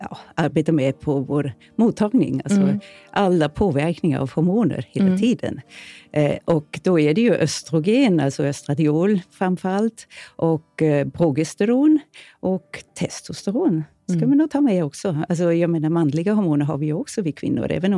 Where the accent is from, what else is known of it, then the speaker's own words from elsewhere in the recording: Austria; now in Sweden; jag är ju från Österrike och har dock gjort all min tid här i Sverige.